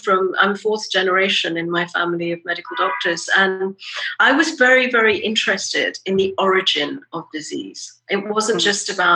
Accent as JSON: {"language": "English", "region": "London", "country": "United Kingdom", "tie": "born or raised there", "lives_now": "United States", "said": "I grew up in London in the UK, and I came to America"}